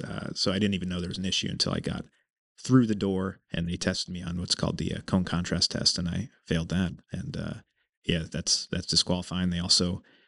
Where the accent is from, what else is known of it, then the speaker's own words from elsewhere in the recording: Newtown, Connecticut, United States; also born or lived in Manhattan; But I did grow up on the East Coast, born in Manhattan and raised in Connecticut, in Newtown.